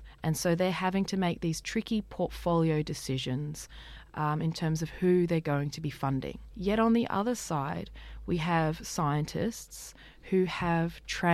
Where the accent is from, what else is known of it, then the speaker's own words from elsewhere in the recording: Australia; the sort of research that we as Australian people want them to be doing.